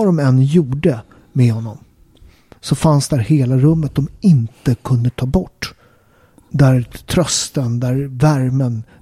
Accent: Sweden; Jag tycker att jag är katolik, men jag är uppväxt i Sverige

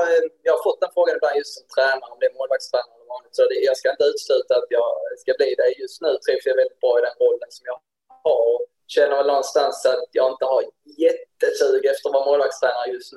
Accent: Helsingborg, Skåne, Sweden; Så det är klart att Malmö vinner som Helsingborgare, det är aldrig roligt.

